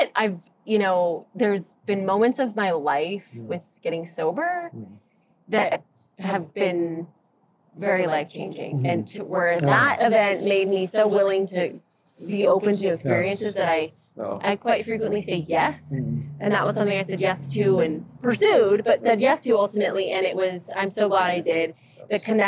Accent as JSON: {"language": "English", "town": "Tahoe", "country": "United States", "tie": "born or raised there", "said": "Growing up in Tahoe, I worked for at a restaurant for like better part of my life."}